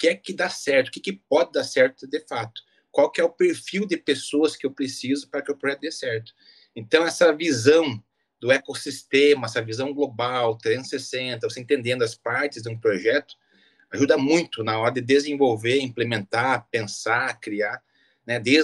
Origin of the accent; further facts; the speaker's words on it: Pato Branco, Paraná, Brazil; Eu sou de Pato Branco, no Paraná. Me orgulho muito disso.